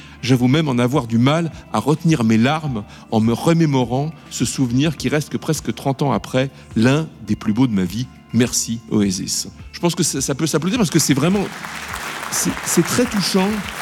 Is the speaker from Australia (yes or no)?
no; France; Avoir 20 ans à Londres à cette période, c'était tout simplement fabuleux, surtout en tant que Français.